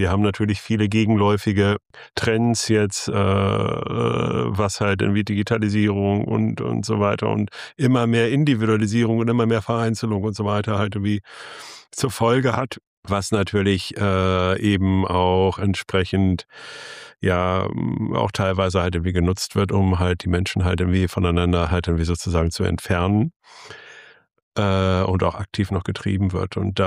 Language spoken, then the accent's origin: German; Germany; ich bin ja nun jetzt so Wessi, ja? Also ich bin zwar im Zonenrandgebiet halt dann irgendwie aufgewachsen, ja? Also quasi direkt an der Ostgrenze